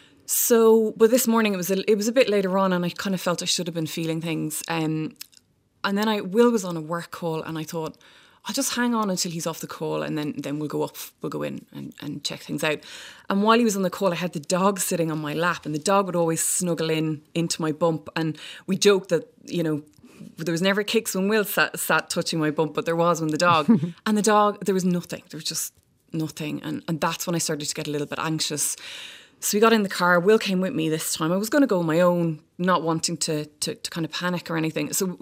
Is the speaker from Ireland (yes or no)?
yes; Ireland; I'm Irish obviously